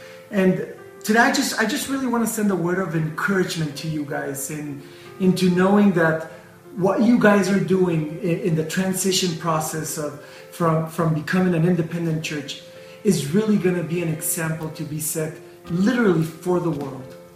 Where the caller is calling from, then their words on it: Guatemala; los saludos de Guatemala. … I'm saying hey from Guatemala.